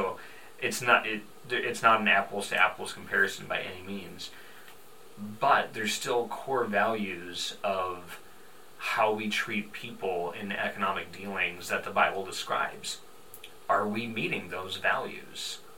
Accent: United States; born there; for myself, I'm an American citizen, I was born here, so in many ways I have American identity.

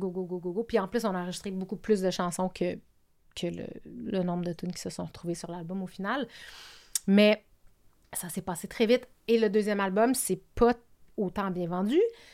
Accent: Canada; first language French; moi, ma première langue, c'est le français. Fait qu'au Canada anglais, on pense que je suis anglophone.

